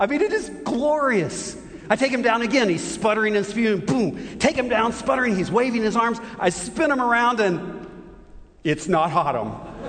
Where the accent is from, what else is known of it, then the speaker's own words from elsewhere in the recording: Owensboro, Kentucky, United States; also born or lived in Louisville; I'm actually one of those rare people on this campus that's actually from here. I was born in Louisville. I grew up about 100 miles west of here in Owensboro, Kentucky.